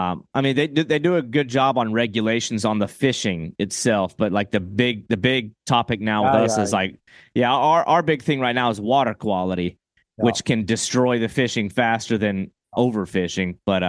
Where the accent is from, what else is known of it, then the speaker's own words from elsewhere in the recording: Florida, United States; Like my home state of Florida.